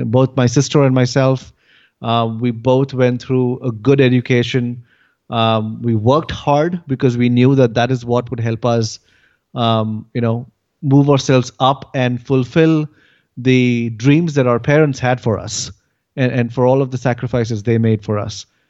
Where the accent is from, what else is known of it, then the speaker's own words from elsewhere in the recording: Mumbai, Maharashtra, India; moved away; I grew up in India in a city called Bombay, which is now called Mumbai. I still have a tendency to call it Bombay just because that's what it was before I left India. And I was raised there.